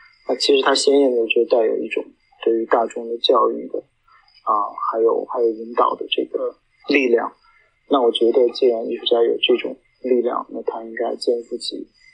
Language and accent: Chinese; China; born there; moved away; 因为我是出生在大陆，然后我也生活在海外许多年。